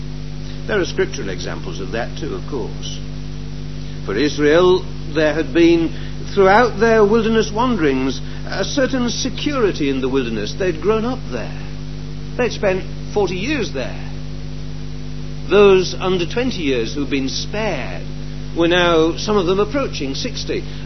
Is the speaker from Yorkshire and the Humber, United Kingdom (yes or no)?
yes; Huddersfield, Yorkshire and the Humber, United Kingdom; not an Englishman, I'm a Yorkshireman. The distinction is very important, I assure you. I come from the town of Huddersfield in the West Riding of Yorkshire